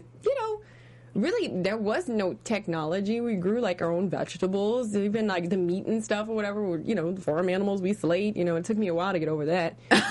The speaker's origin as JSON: {"language": "English", "region": "the South", "country": "United States", "accent": "southern", "said": "And I'm going to go ahead and get my southern accent on."}